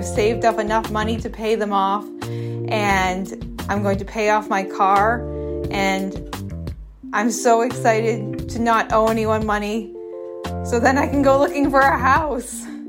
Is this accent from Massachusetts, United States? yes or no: yes; Massachusetts, United States; I'm from Massachusetts, and I am going to do something really big today.